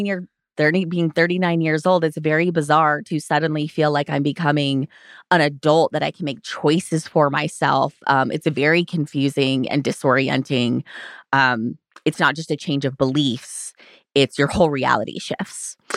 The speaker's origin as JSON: {"language": "English", "region": "Utah", "country": "United States", "tie": "born or raised there", "said": "And my entire childhood, I grew up in Utah, so just in the thick of Mormonism."}